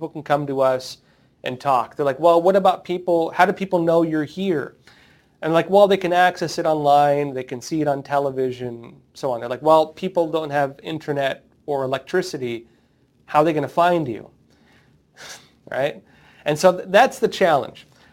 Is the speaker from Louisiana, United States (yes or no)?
no; San Diego, California, United States; I'm from San Diego originally.